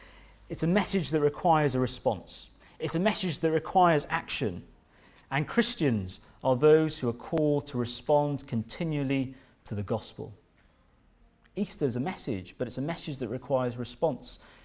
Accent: India; I like long films, as I come from India, and Indian films are very long

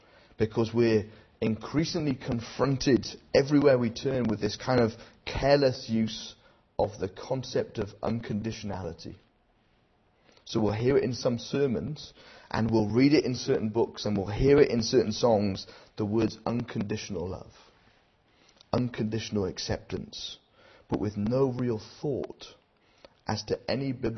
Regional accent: Wales, United Kingdom; I am Welsh, even though I can't pronounce it, just to clarify.

